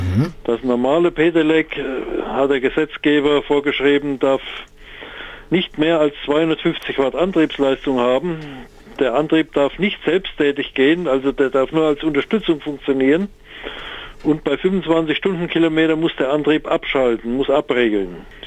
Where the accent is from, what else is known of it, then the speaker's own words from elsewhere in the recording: Suhl, Thuringia, Germany; wie gesagt, ich komme ja aus Suhl